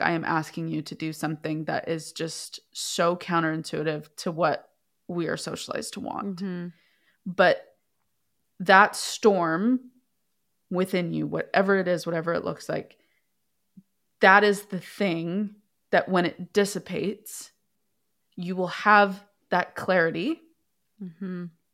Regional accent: Northeast, United States; Like, I realized, like, I'm from the Northeast. I wanted to get back there

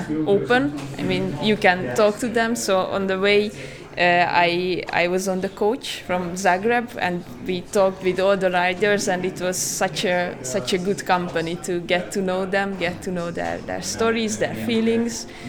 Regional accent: Hungary; English is a second language; from Hungary, and I'm a volunteer at the start and finish of this year's Accursed Race.

